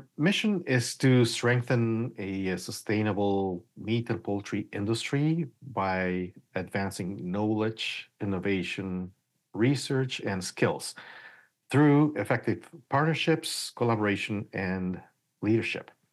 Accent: Guatemala; moved away as an adult; now in Guelph, Canada; Both of these jobs were in my home country, Guatemala. Then in 2002, my family and I emigrated to Canada, and we've been in Guelph since then.

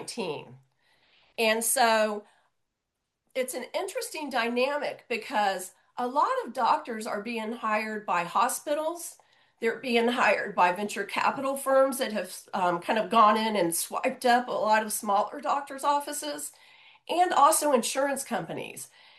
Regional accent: Tampa, Florida, United States; So interestingly, I'm from Tampa

